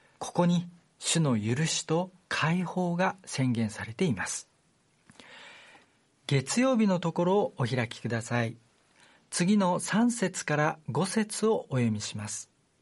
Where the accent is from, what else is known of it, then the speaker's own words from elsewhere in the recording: Munakata, Fukuoka, Japan; 私の実家の目の前には、3年前に世界遺産になった 宗像大社があります。